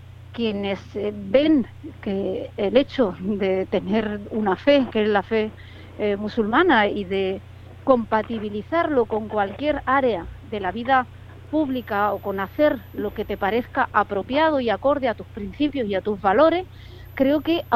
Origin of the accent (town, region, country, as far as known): Spain